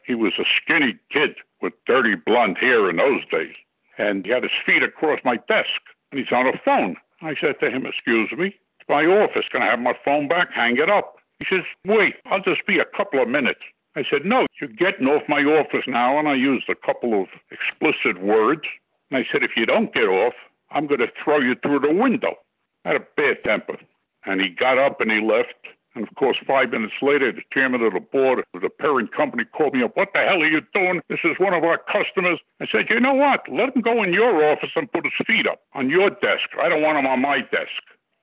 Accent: United States; I'm an American, and I believe in Donald Trump

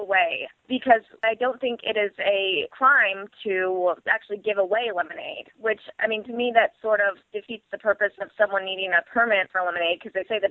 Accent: Dallas, Texas, United States; I was raised in Dallas, Texas.

